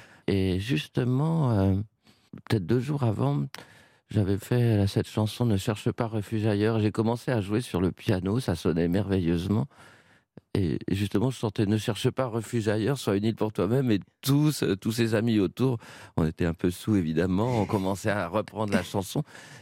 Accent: France; Je suis français.

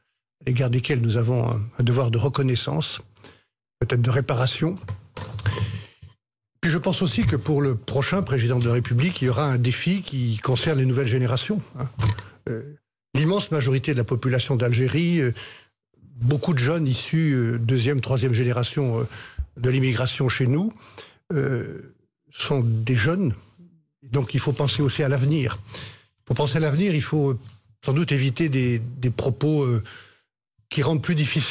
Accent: France; Il y a des attentats de tous les côtés, chez nous, en France, en Algérie

